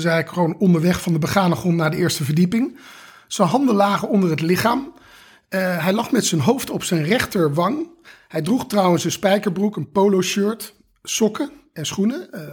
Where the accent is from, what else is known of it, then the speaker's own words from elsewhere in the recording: Leiderdorp, South Holland, Netherlands; accent: rolling R; En je hoort het al een beetje aan mijn rollende R. Ik kom natuurlijk uit Leiderdorp Leiden, dus ik ken het daar wel.